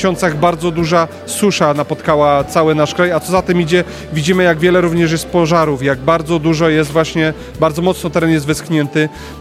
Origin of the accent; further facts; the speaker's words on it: Silesian Voivodeship, Poland; Ja pochodzę z Żywiecczyzny